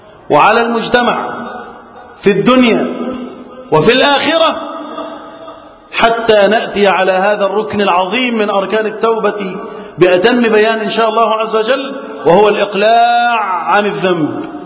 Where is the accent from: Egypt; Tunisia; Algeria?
Egypt; اللهم احفظ بلدنا مصر وسائر بلاد المسلمين من الفتن